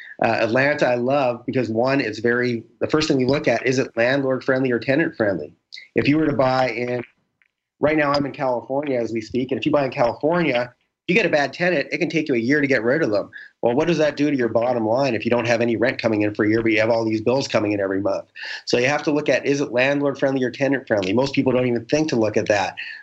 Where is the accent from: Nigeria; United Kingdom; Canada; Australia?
Canada; now in United States; All that stuff is stuff I had to learn when I started working in the U.S. as a Canadian.